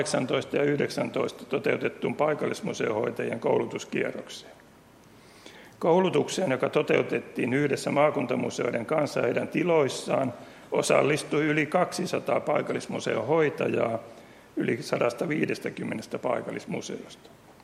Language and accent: Finnish; Lund, Skåne, Sweden; olin enännyt lapsuuteni Etelä-Ruotsissa Lundissa.